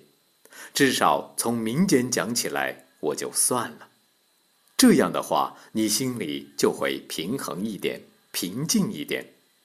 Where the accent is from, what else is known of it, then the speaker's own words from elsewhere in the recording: China; 我们中国人常说男儿有泪不轻弹